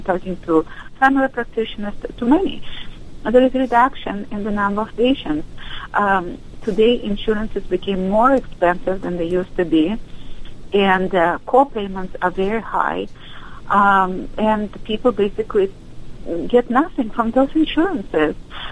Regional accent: Moldova; I was born and raised in Moldova, which at the time was a part of the Soviet Union. Currently, it is a separate nation.

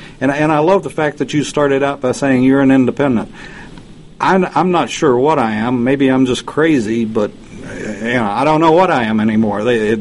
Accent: Lubbock, Texas, United States; she does it from my hometown, as a matter of fact, Lubbock, Texas.

